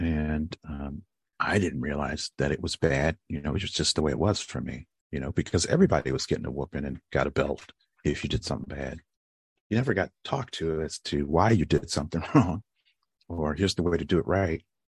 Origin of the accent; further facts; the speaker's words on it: Cleveland, Ohio, United States; born there; I was born in Cleveland, Ohio. I'm the youngest of three in an adopted family.